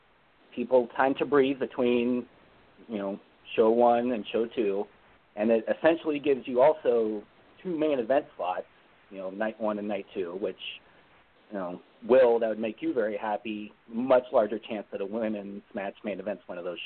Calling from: California, United States; out in California in the Bay Area.

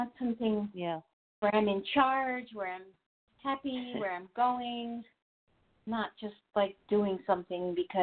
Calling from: New Jersey, United States; Hi, this is … from New Jersey.

